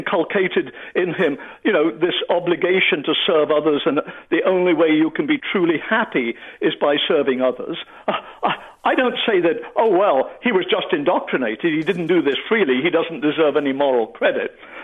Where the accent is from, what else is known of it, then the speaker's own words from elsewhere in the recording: England, United Kingdom; That does show that I'm English, doesn't it? But whenever I go to England, one of the great things is that I can get liver.